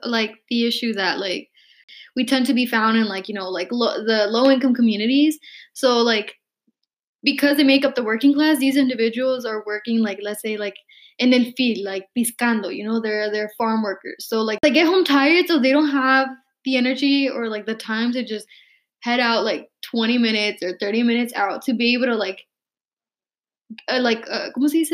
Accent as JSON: {"language": "English", "town": "Stockton", "region": "California", "country": "United States", "tie": "born or raised there", "said": "I grew up in Stockton."}